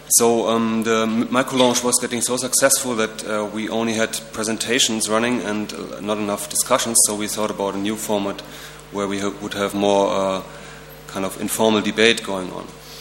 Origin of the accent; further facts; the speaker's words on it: Berlin, Germany; I'm coming from Berlin. I'm coming from a specific part of Berlin, which is exactly the middle of Berlin, called Berlin Mitte.